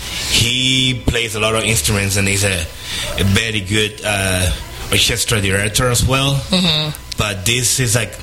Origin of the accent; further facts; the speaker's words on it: Cuba; now in Bay Area, United States; And I'm originally from Cuba. And living here in the Bay Area for around 13 years. And I grew in Cuba, like 100% Cuban puppy.